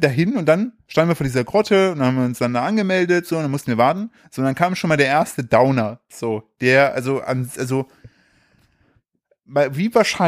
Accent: East Germany, Germany; ich komme aus der Ecke.

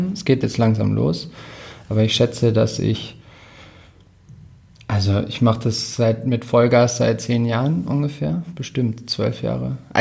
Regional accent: Munich, Bavaria, Germany; ich komme aus München, bin Musikproduzent, 36.

